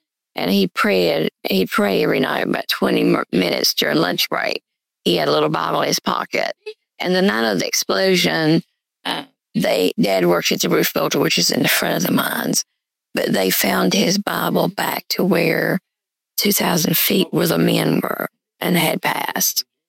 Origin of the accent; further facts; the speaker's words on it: Castlewood, Virginia, United States; also born or lived in Dane / Trammell / Aberdeen; I was born in Dane, and I grew up until I was about 6 in Trammell, and then I moved to Castlewood, graduated from Castlewood, and then I moved to Aberdeen, the area.